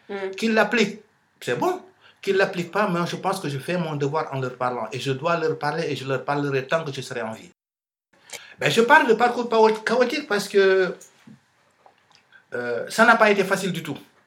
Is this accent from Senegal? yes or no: yes; Senegal; born there; Moi, je suis né au Sénégal, de parents sénégalais, mais je suis né français.